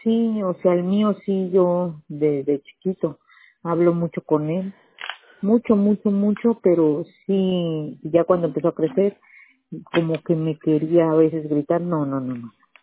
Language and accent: Spanish; Mexico; yo soy mexicana.